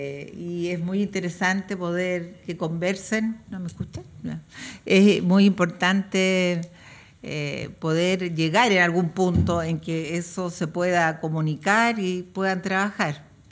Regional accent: Chile; Yo vengo de Chile. Chile es un país con 18 millones de habitantes aproximadamente.

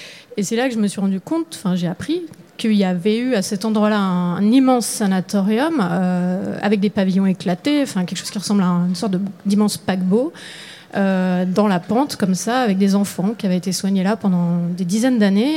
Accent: Auvergne-Rhône-Alpes, France; moi, je suis de Haute-Savoie

